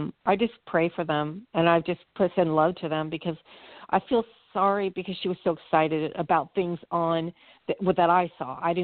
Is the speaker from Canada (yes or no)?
no; Spokane, Washington, United States; I'm from Washington State, Spokane.